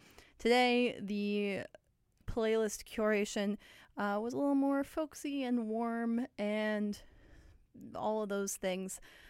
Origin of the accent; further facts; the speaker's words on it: Calgary, Alberta, Canada; This next track is going to be coming from … who is from my hometown, Calgary.